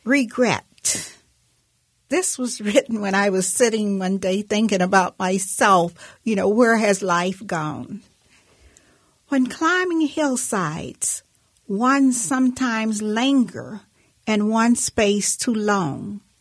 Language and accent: English; the South, United States; And I was born and raised in the South, and I go back every once in a while